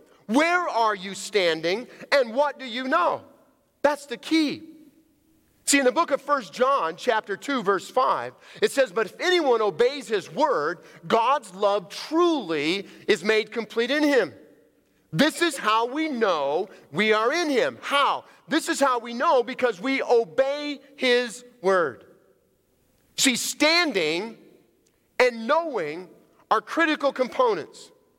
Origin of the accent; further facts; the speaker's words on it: Alaska, United States; Growing up in Alaska